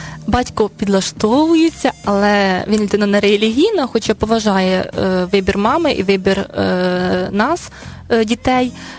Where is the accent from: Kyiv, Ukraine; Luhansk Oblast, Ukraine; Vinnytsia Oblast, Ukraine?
Vinnytsia Oblast, Ukraine; я виросла в селі у Вінницькій області